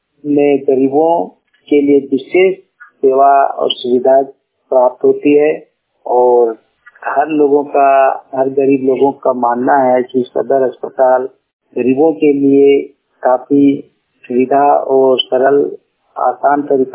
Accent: Kasmar, Jharkhand, India; ग्राम कसमार सचिव पंचायत कसमार ब्लॉक कसमार जिला बोकारो का रहने वाला हूँ।

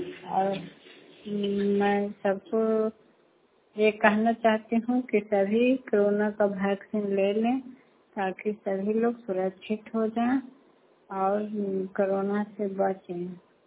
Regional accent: Bihar, India; मैं बढ़िया गाँव से हूँ, भूठाकर पंचायत से, नगर नौ प्रखंड से, नालंदा जिला से।

